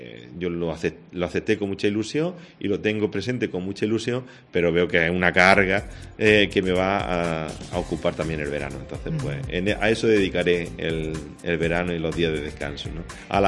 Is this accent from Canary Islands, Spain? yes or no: no; Alcaudete, Andalusia, Spain; el día 1 de octubre se celebra la coronación canónica de la Virgen de la Fuensanta de mi pueblo, de Alcaudete.